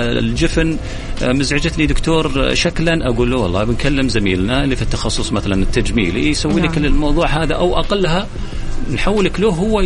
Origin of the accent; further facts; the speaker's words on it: Saudi Arabia; هذا المشهور في العالم كله تقريبا، وعندنا في السعودية برضه